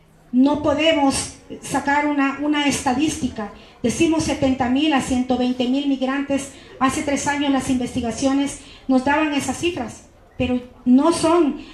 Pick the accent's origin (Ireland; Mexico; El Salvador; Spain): El Salvador; vengo de El Salvador